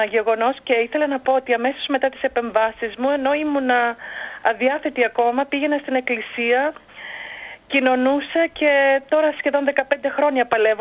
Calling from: Athens, Attica, Greece; είμαι από Αθήνα, σας τηλεφωνώ.

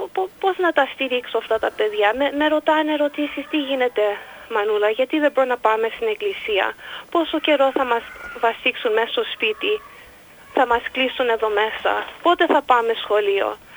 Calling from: Toronto, Ontario, Canada; από το Τορόντο.

